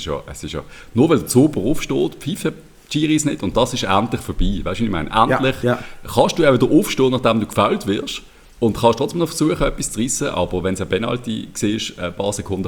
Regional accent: Switzerland

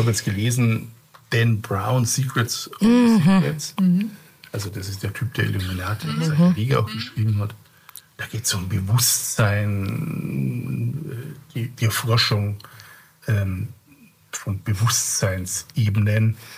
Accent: Bavaria, Germany; Ich bin ja Bayer

